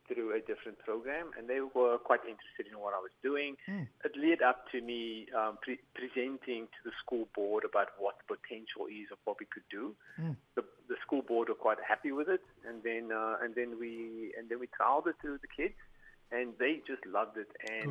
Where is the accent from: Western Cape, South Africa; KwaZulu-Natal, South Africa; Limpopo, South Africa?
Western Cape, South Africa; Cape Town; Well, me, I'm from born, bred and educated in Cape Town in South Africa.